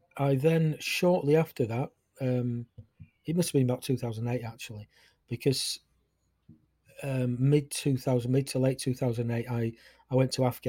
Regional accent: Yorkshire and the Humber, United Kingdom; I'm up in Yorkshire. I'm a Yorkshire lad, born and bred.

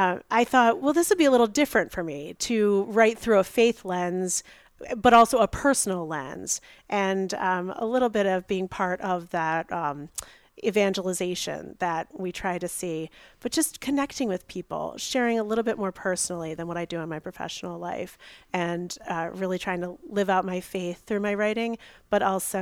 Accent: Baltimore, Maryland, United States; So I grew up in Baltimore in St. Pius X Parish in Rogers Forge. And so a Catholic my whole life, got married in 2004.

